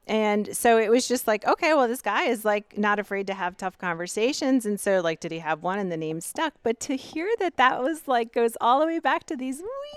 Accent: Eldersburg, Maryland, United States; I grew up in Eldersburg.

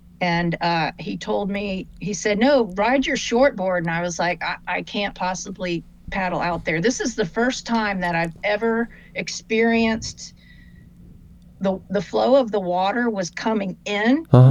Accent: Florida, United States; moved away as an adult; Oh, no. I grew up in Florida, and I moved up here when I was 20 years old.

